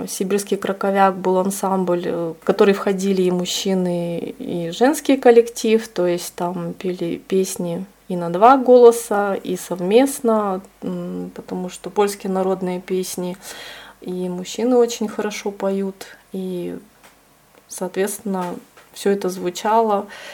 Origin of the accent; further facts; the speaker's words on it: Abakan, Khakassia, Russia; я из Абакана.